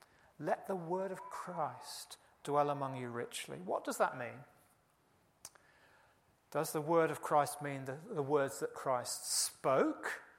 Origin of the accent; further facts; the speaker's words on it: United Kingdom; We shouldn't be frightened of our emotions. I know we're British, but, you know.